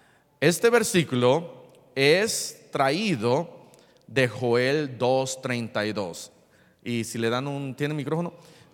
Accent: Mexico; Pero el 99 punto no sé cuánto de todos los mexicanos somos griegos, somos gentiles

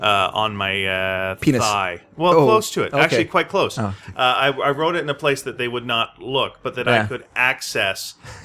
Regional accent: England, United Kingdom; You see, as an English guy, you know words sometimes.

